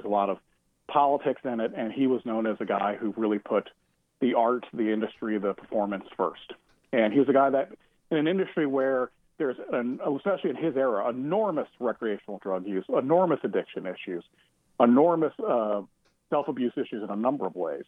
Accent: New Orleans, Louisiana, United States; So I grew up in New Orleans, and New Orleans traditionally was very much a pro wrestling town during the territory days prior to the rise of the WWF and WCW.

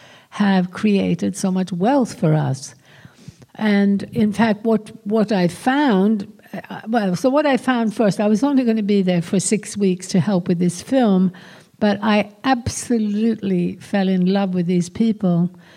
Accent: Sweden; Also in Scandinavia, where I come from Sweden

